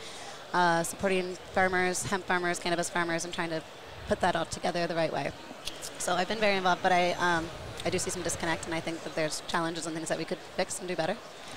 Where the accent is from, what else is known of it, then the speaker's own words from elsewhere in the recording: Annapolis, Maryland, United States; I really wanted to stay in Annapolis and stay in my hometown district and run in where I was born and raised